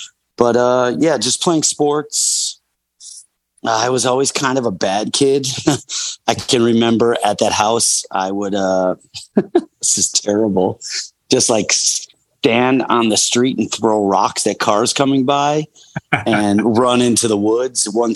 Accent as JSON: {"language": "English", "town": "Boston", "region": "New York", "country": "United States", "tie": "born there", "said": "So 20, 30 miles outside of Buffalo, which is like, it's called Boston, New York, is the actual place I was born, and that's like in the fucking woods."}